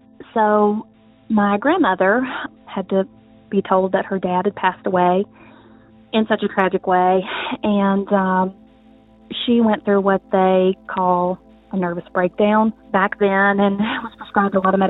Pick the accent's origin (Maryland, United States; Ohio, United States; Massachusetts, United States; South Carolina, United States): South Carolina, United States; I am from South Carolina.